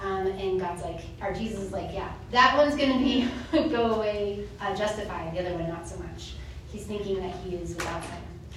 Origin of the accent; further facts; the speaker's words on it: Texas, United States; I have a bit of a potty mouth. I'm a Texan.